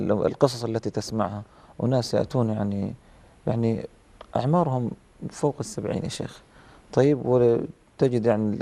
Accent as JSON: {"language": "Arabic", "town": "Mecca", "region": "Makkah Province", "country": "Saudi Arabia", "said": "وعندنا في مكة هنا كثير ترى في أيام المواسم"}